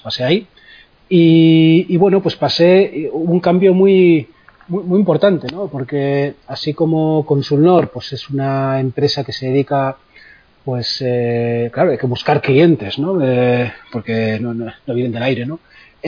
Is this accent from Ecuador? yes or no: no; Bilbao, Basque Country, Spain; born there; porque bueno, yo nací en Bilbao